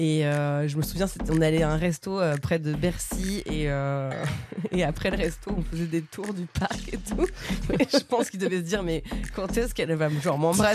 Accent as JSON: {"language": "French", "town": "Bernay", "region": "Normandy", "country": "France", "tie": "born or raised there", "also_born_or_lived": "Île-de-France", "said": "à Bernay, donc là où j'ai grandi dans l'Eure, en Normandie. Et voilà, en fait, je suis née en région parisienne. Je suis arrivée à Bernay, donc ouais, je sais pas, 4 ans."}